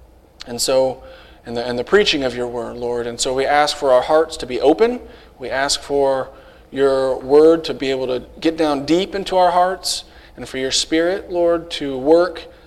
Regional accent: Bueller, Kansas, United States; my wife Hannah, and I'm from Bueller, Kansas, where I grew up, and now we go to church in Newton

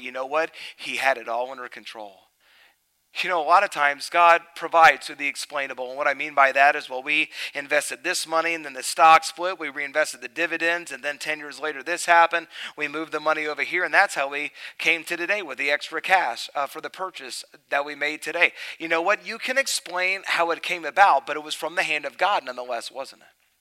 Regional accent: North Carolina, United States; I was preaching in a church here in town, and I'm from North Carolina.

